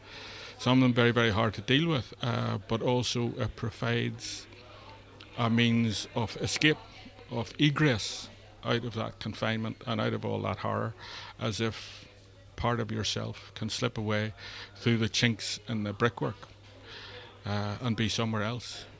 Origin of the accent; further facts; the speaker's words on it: Ireland; And after all, I'm Irish, I'm stubborn.